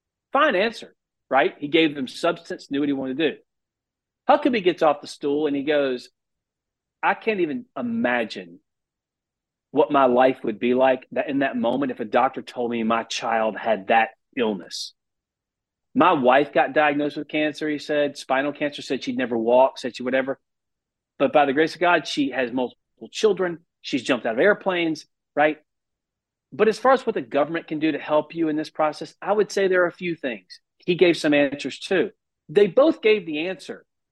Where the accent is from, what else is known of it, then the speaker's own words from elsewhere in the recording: the South, United States; accent: country southern; I lost my accent to a large degree. When I got into politics, I realized it's an asset. I can burn you to the ground, but if I do it with a country southern soft accent, people don't even know what happened.